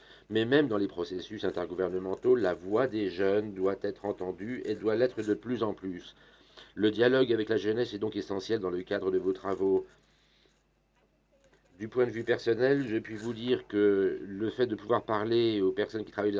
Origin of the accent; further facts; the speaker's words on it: Germany; French is a second language; je viens d'Allemagne.